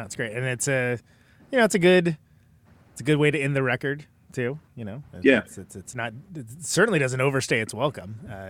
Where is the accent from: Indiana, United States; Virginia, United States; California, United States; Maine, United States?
California, United States; chalk this up to growing up in California, especially in the Bay Area where there's basically one season.